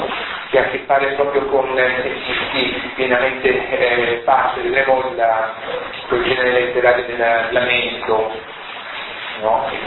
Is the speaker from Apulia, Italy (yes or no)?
yes; Apulia, Italy; Io non sono barese, e poi in più sono pugliese della parte del Taranto